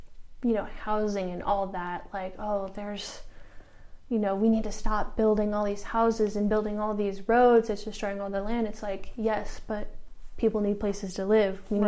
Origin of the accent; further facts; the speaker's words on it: Ohio, United States; I grew up in Ohio, where it's flat and cornfields.